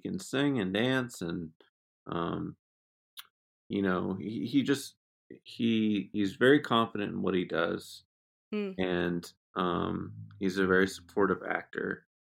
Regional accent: Exeter, New Hampshire, United States; I'm from Exeter, New Hampshire, and you have no idea. You're like, how do I even get to Los Angeles?

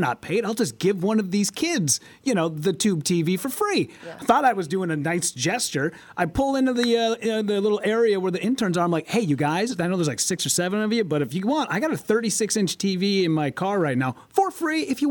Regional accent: La Crosse, Wisconsin, United States; now in Minneapolis, United States; But I do remember when I first came to Minneapolis, because I came from La Crosse, Wisconsin, we got $40 an hour.

